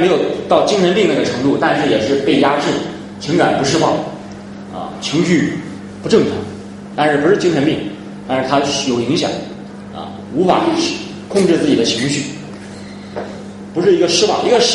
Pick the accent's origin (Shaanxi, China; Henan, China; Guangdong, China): Henan, China; accent: Henan dialect; 我们河南话说你将来要饭找不到棍儿